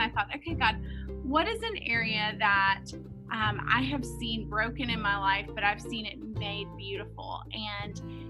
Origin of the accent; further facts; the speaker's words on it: Nashville, Tennessee, United States; So I grew up in Nashville, Tennessee, and that really doesn't have anything to do with the story